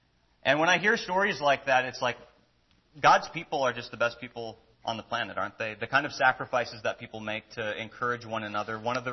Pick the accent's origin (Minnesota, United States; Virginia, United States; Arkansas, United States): Minnesota, United States; My heritage is Nordic, and so when I was growing up in Minnesota, my grandpa would try to make me eat lutefisk